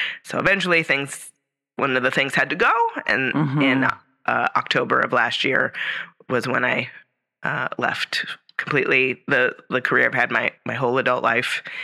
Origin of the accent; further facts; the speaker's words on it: California, United States; now in Shasta County, United States; So I'm from the Bay Area, moved to Lake County, worked for a company, transferred from Lake County up to here to Shasta County